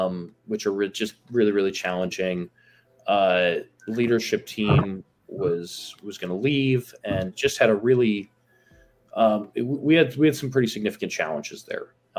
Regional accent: Midwest, United States; You know, growing up in the Midwest, you're in this little bubble

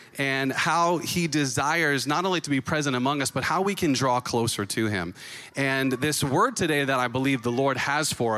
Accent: New England, United States; And I have been born and raised in New England and I've always believed.

